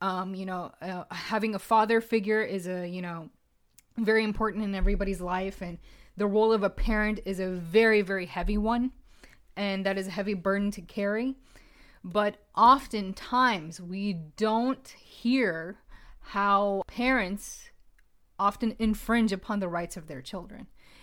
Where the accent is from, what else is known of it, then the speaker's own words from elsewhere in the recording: Pakistan; I, as a Pakistani woman, have never been beaten in my life.